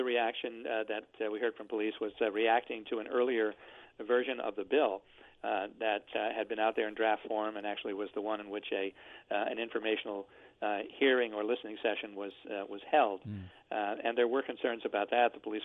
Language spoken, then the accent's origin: English; New Haven, Connecticut, United States; Yes, it happened when I was a teenager, about 17 years old. In New Haven, I was with a friend, and we neither of us had cars, so we walked up several blocks from where we lived